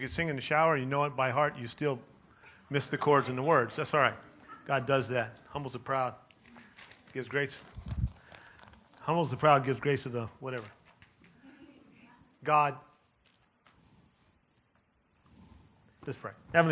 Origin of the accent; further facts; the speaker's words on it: California, United States; Growing up in California, I remember in the 60s